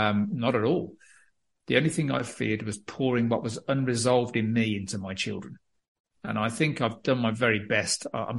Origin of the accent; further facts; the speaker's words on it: United Kingdom; because I'm British